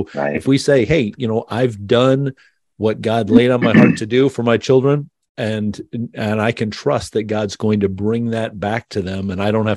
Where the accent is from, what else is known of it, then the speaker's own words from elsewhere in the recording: Detroit, Michigan, United States; when they were downtown Detroit.